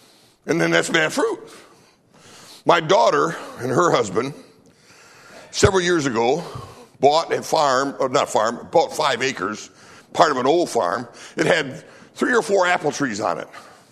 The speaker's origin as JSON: {"language": "English", "country": "United States", "said": "I love America. I'm glad I'm an American."}